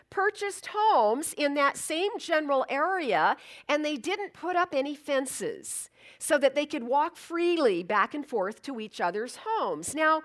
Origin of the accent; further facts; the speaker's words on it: Pasadena, California, United States; born there; I was born in Pasadena, still have relatives in Pasadena.